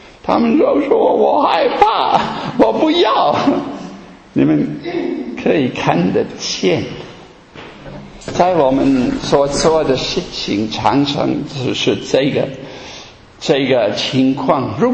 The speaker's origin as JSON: {"language": "Chinese", "country": "Germany", "second_language": "Chinese", "said": "那么多人，我们德国人"}